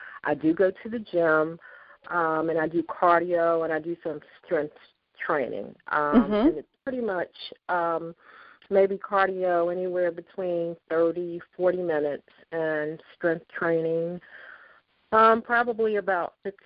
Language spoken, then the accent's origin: English; Philadelphia, Pennsylvania, United States; I'm from Philadelphia.